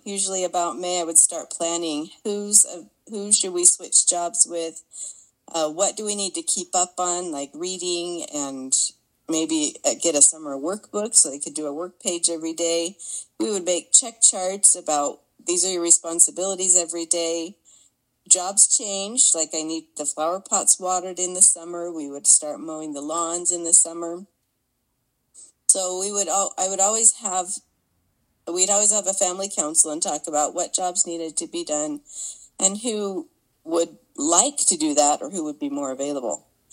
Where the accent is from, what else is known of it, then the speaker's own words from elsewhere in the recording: Manti, Utah, United States; from Manti.